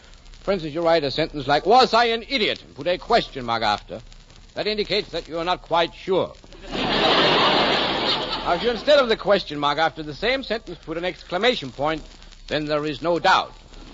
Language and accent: English; Denmark; English is a second language; I come from Denmark. Usually. And unfortunately, I couldn't speak English upon my arrival here.